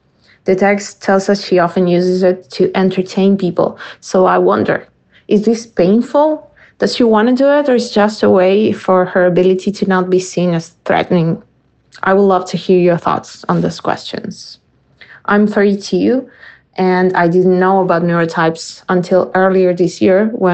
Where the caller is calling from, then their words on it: Argentina; I use she, her pronouns. I'm calling from Argentina in response to your episode on visibility.